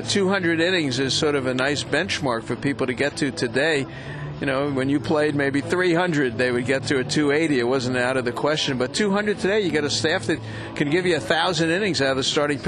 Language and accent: English; Concord, California, United States; And I grew up in Concord